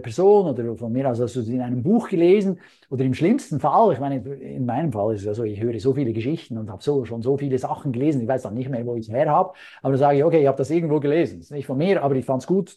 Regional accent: Switzerland; accent: Swiss; Ich muss ja jetzt nicht mehr meinen Dialekt abtrainieren, das ist nicht nötig. Ja. Ich bleibe authentisch. Ja, die dürfen gerne merken, dass ich Schweizer bin.

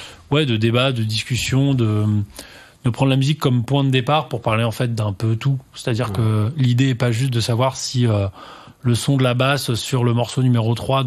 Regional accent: Normandy, France; je sais qu'on a tous les deux grandi en province. Moi, dans ma tête, je me disais, moi, j'ai grandi en Normandie.

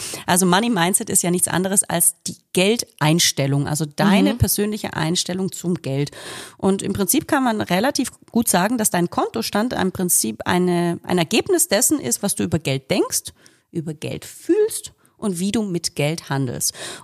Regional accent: Baden-Württemberg, Germany; also ich selbst bin ja Schwäbin

